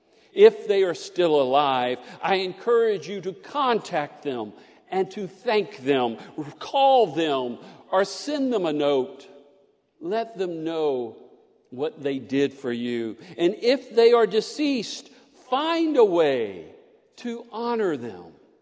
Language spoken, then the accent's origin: English; the South, United States; They broke all of the stereotypes I had been taught growing up in the South in the 60s and 70s about gay people.